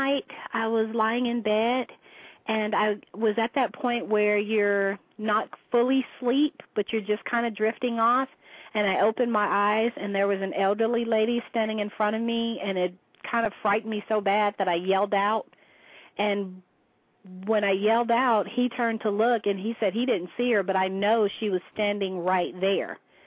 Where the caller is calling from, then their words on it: Alabama, United States; I'm calling from Alabama.